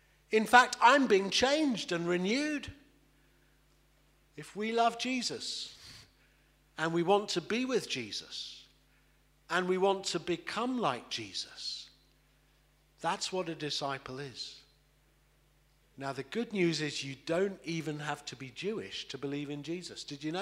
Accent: Kingston, London, United Kingdom; I was brought up in a Jewish home where we went to synagogue, South London, Kingston, you know, it's a bit further around.

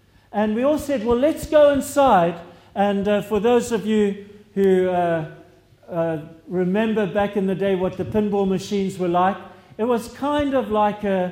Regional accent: Harare, Zimbabwe; I was from Salisbury, Harare in those days

